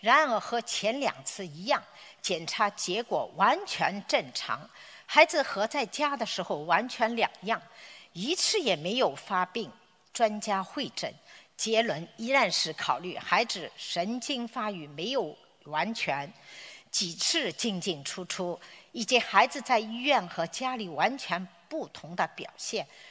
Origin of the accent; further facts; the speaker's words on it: Melbourne, Victoria, Australia; 我来自墨尔本